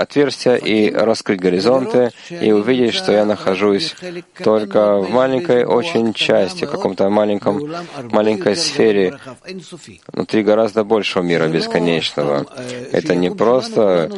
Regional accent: Israel; Я вырос в Израиле

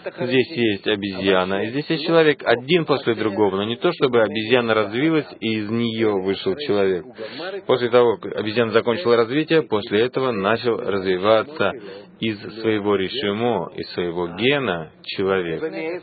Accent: Arava, Southern District, Israel; я из Аравы.

